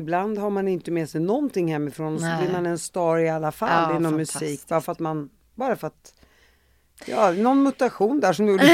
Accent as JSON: {"language": "Swedish", "country": "Sweden", "tie": "born or raised there", "said": "jag växte upp i Sverige"}